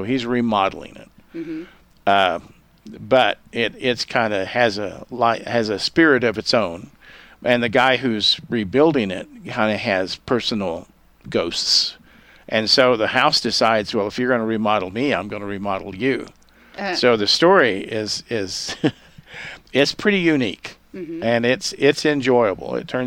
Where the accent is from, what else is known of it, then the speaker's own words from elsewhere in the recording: Texas, United States; Well, I grew up in Texas, just over north of Amarillo.